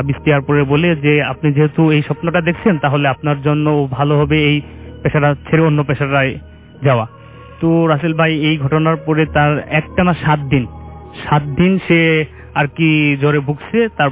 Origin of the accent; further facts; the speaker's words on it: Jamalpur, Mymensingh Division, Bangladesh; আমি এসেছি জামালপুর থেকে